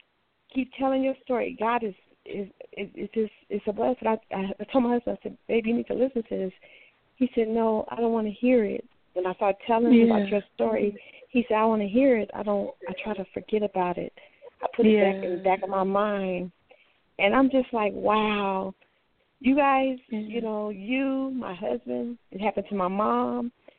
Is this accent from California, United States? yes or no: yes; Chino, California, United States; I'm from Chino.